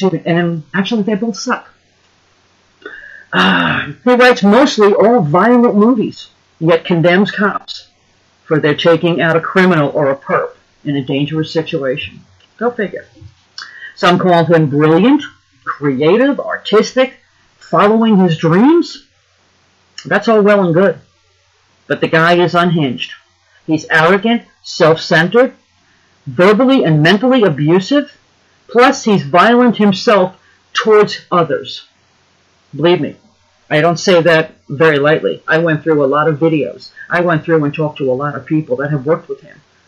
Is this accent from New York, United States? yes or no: yes; New York City, New York, United States; now in Washington, United States; As an American citizen, as a former New Yorker, you know, I wouldn't, now that I live in Washington, D.C., I wouldn't go back to New York and make a comment like that.